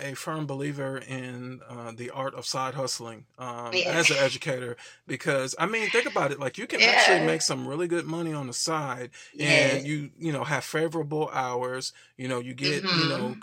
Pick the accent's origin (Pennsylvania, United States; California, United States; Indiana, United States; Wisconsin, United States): Wisconsin, United States; now in Tennessee, United States; Ended up moving down to Tennessee, went to Tennessee State University. I'm originally from Wisconsin